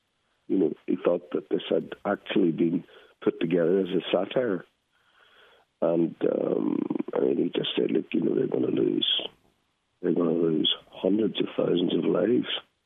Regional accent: Dungiven, Northern Ireland, United Kingdom; so for example in Dungiven, my hometown, it's lockdown.

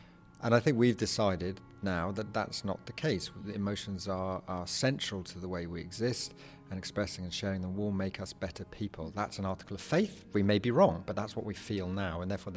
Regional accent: England, United Kingdom; I'm an English writer. I've come over to the West Cork Literary Festival at Bantry.

